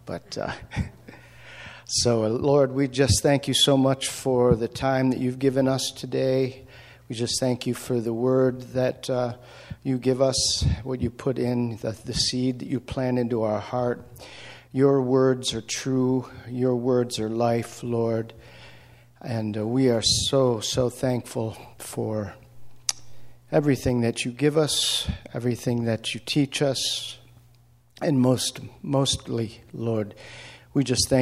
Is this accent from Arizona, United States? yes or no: no; Buffalo, New York, United States; So I grew up outside of Buffalo. And I'm a Buffalo Bills fan and football team.